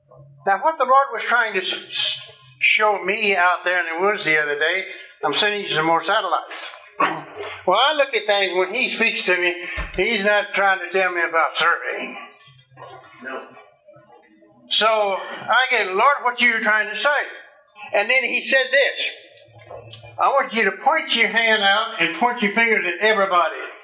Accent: Louisiana, United States; I am from South Louisiana.

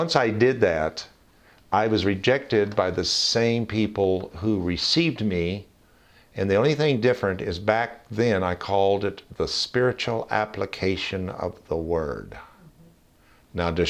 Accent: the South, United States; I was raised in the South, with a father who not only did not believe Catholics were Christians

